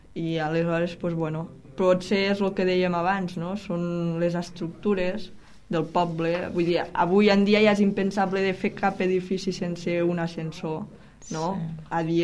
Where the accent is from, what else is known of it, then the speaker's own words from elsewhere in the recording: Falset, Catalonia, Spain; I els dius, soc de Falset, ah, pues és que parleu com els de Lleida